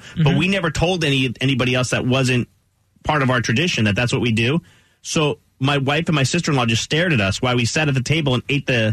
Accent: New Jersey, United States; I'm Irish, but I grew up in Jersey around a bunch of Italians.

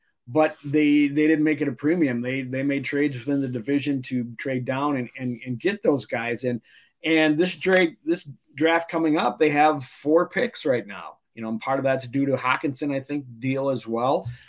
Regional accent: Mankato, Minnesota, United States; I mean, I'm from Mankato. We played down at MSU Mankato.

